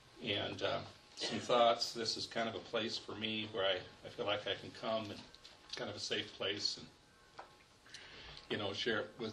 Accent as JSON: {"language": "English", "region": "South Dakota", "country": "United States", "tie": "born or raised there", "said": "When I was born there in South Dakota. Never lived outside of the state of South Dakota, so that's where I'm"}